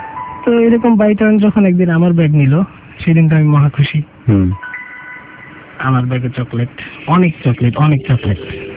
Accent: Dhaka, Dhaka Division, Bangladesh; আমার জন্ম 1985 সালে ঢাকায়। ঢাকায় বাসাবতে থাকতাম আমি তখন থেকেই, সেখানেই আমার বেড়ে ওঠা। সেখান থেকে এখন পর্যন্ত 28 বছর আমার সেখানেই থাকা।

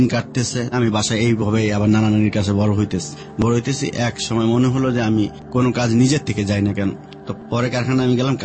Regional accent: Dhaka, Dhaka Division, Bangladesh; আমি মিরপুর থেকে ছোট থেকে বড় হয়েছি।

